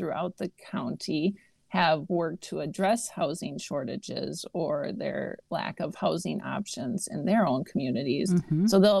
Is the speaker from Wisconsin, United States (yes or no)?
yes; Wausau, Wisconsin, United States; also born or lived in Green Bay; So my parents divorced when I was really young, and my mom and I moved to Wausau, where I grew up, and I graduated from Wausau East High School in 1995.